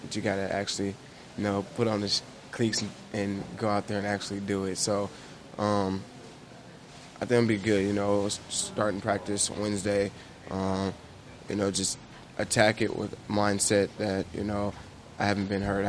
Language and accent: English; Dallas, Texas, United States; You know, I'm from Dallas. All my family's going to be here.